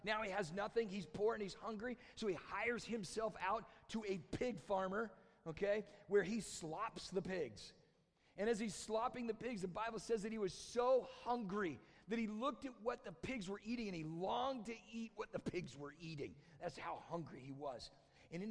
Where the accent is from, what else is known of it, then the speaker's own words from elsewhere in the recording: California, United States; now in Kalamazoo, United States; for us living in Kalamazoo, for this kid growing up in California